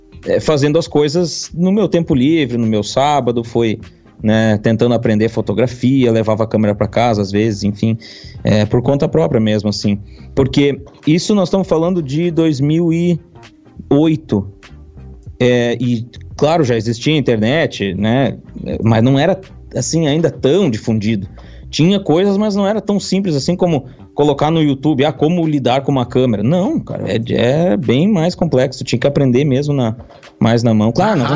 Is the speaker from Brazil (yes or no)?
yes; Sapiranga, Rio Grande do Sul, Brazil; Bom, eu sou de Sapiranga, na verdade, aqui no Rio Grande do Sul, né?